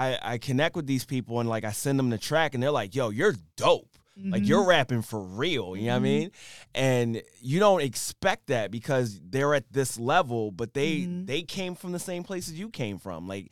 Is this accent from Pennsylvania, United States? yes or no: yes; Philadelphia, Pennsylvania, United States; I'm from Philly.